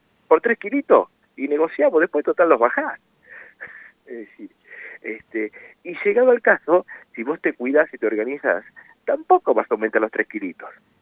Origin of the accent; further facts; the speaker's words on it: Argentina; como buenos argentinos